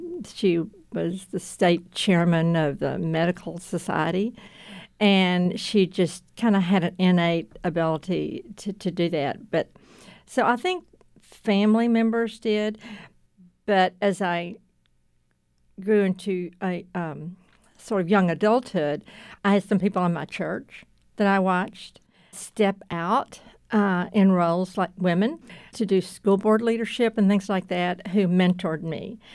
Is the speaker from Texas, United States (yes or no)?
yes; Waco, Texas, United States; that board introduced me to some people that I had never known because I grew up in Waco, but I was coming back.